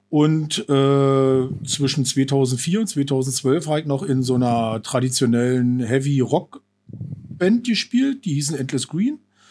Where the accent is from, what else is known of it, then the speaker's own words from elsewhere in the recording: Falkensee, Brandenburg, Germany; Ja, na, ich bin 48 noch. Falkenseer, schon immer.